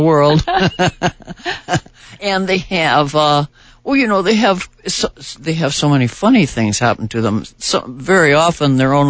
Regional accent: Minnesota, United States; moved away; left and have never lived there since means that when I go back to visit my family, I feel as if I am definitely from Minnesota, but not of it anymore.

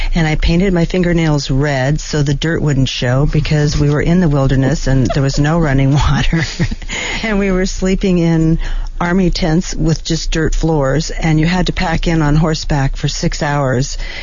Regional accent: Northwest, United States; I was from the Northwest, and I'd never seen a dude ranch, never heard of one.

